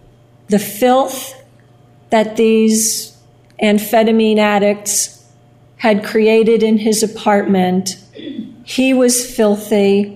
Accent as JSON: {"language": "English", "town": "Bayonne", "region": "New Jersey", "country": "United States", "tie": "born or raised there", "said": "I grew up in Bayonne, New Jersey. We moved out to the suburbs. You know, we moved to the suburbs."}